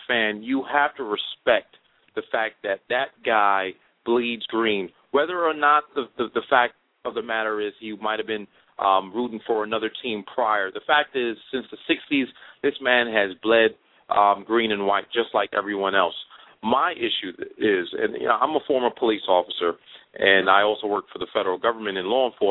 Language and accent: English; Brooklyn, New York, United States; I was born in Brooklyn, right there in Crown Heights. Maple Street, between Norton and Rogers. Anytime someone gives you a cross street, they're from there. But, grew up there